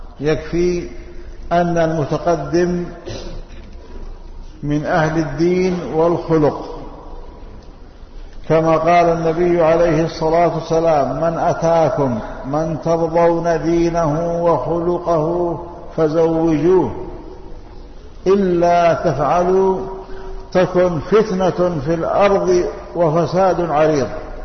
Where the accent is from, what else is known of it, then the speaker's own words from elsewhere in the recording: Yemen; أنا دائما أنصح طلاب العلم عندنا في اليمن